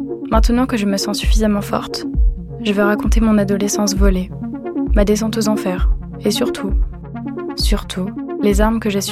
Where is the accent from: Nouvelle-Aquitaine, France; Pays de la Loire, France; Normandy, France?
Pays de la Loire, France; J'ai grandi en Vendée.